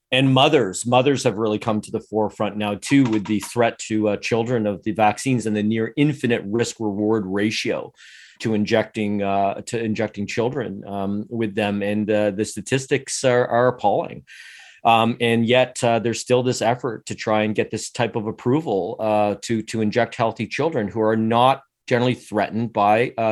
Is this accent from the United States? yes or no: no; Canada; But we are proud of being Canadian, and we're proud of that as well.